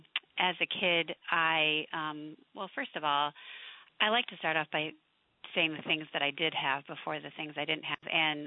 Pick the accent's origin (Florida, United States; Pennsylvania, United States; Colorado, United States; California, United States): California, United States; But growing up in the Bay Area in California, I was pretty much raised by a single mom, and we moved around a lot, and I went to a different school every year until sixth grade